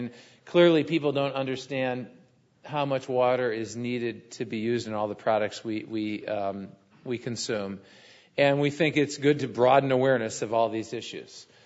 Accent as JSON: {"language": "English", "town": "Cleveland", "region": "Ohio", "country": "United States", "tie": "born or raised there", "said": "I grew up in Cleveland, Ohio."}